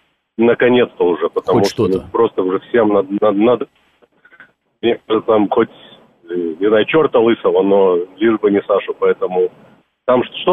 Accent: Belarus; moved away; я сам белорус, хоть я не живу в Беларуси уже очень долгое время, но общаюсь с людьми там.

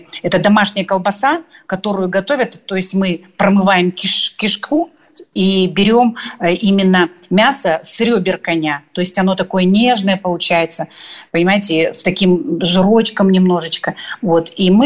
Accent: Kazakhstan; мы гостей казахи очень любим

